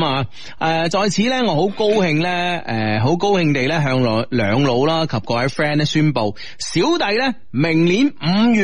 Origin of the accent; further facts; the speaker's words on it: Seattle, Washington, United States; 啊，啊嚟自西雅图啊，